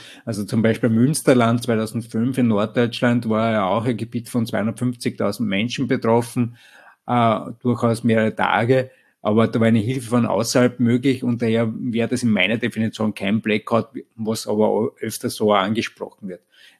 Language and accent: German; Vienna, Austria; ich komme grundsätzlich aus Österreich, aus Wien